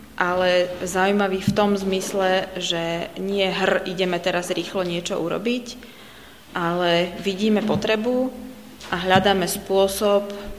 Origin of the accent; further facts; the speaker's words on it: Bratislava, Bratislava Region, Slovakia; Takže ja som z Bratislavy. Vyrástla som na Cukrovej v zbore cirkvi bratskej. A čiže som také typické cirkevné dieťa.